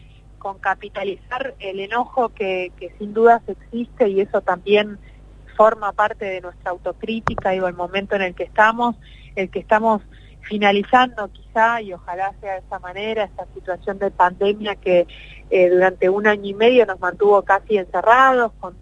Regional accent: Neuquén, Argentina; somos todos neuquinos, digo, en mi caso nací y me crié en Neuquén, estudié acá, me recibí, me quiero quedar y elijo siempre la provincia de Neuquén, lugar donde además decido también tener mi familia

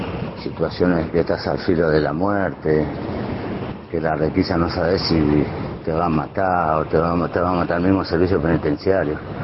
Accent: Buenos Aires, Argentina; born there; Yo nací en Capital Federal, en el Hospital Piñeiro, y nací en 1970.

